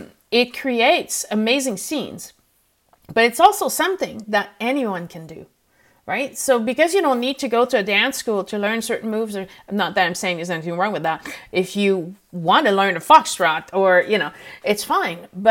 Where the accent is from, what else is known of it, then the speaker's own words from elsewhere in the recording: Canada; I'm French Canadian, so there's a certain type of music that reminds me of home immediately.